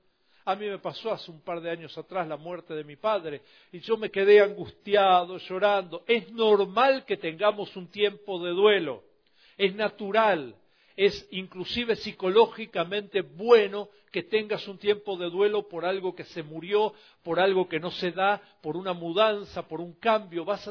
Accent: Buenos Aires, Argentina; moved away; nosotros los argentinos, y el tango es una canción melancólica, y Buenos Aires, ¿verdad? Y yo me fui de Buenos Aires 15 años

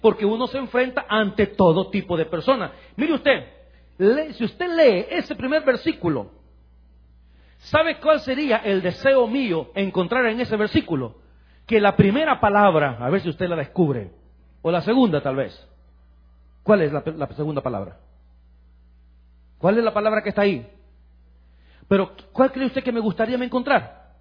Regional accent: El Salvador; en mi país, en El Salvador.

